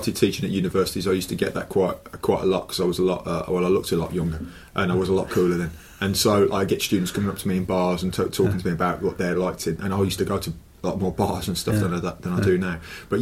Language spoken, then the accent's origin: English; Wolverhampton, West Midlands, United Kingdom; I'm from Wolverhampton. So I was born in a town in Wolverhampton called Wensfield. So it's like a kind of the kind of spread and conurbation of the West Midlands. So it's like striped right between where Walsall finishes and Wolverhampton starts.